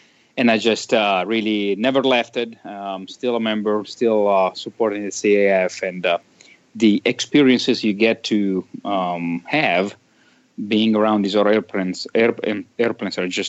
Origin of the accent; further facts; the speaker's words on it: Italy; English is a second language; Growing up in Italy, you can't avoid history. It's in your face.